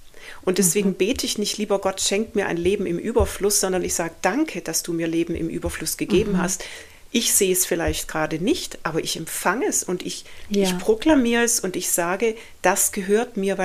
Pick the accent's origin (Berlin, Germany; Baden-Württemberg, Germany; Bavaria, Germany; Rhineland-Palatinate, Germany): Baden-Württemberg, Germany; Jetzt komme ich aus dem Schwabenland.